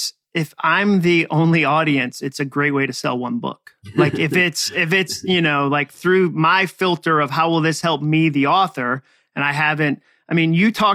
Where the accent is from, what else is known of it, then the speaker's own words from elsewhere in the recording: New England, United States; I grew up in New England. That's the word very for us.